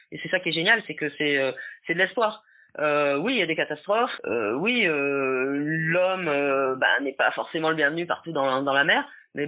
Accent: France; parce que je suis française, déjà

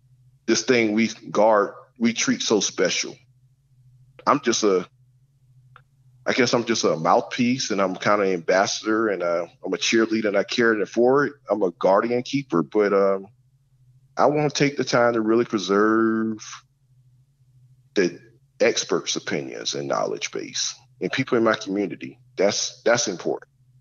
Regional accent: the South, United States; I think that's one of the things I learned about growing up in the South, like, family is everything.

